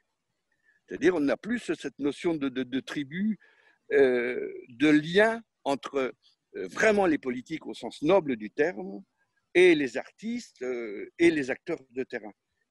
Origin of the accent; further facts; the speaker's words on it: Pays de la Loire, France; enfin, en tout cas nous, chez nous, en Maine-et-Loire